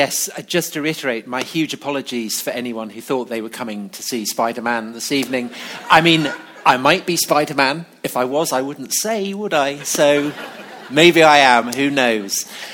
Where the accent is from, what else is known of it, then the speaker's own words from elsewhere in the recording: England, United Kingdom; I am not American. I come from England. And this is the church that I went to. It's in a village called Broadchalk outside Salisbury, which has England's highest spire.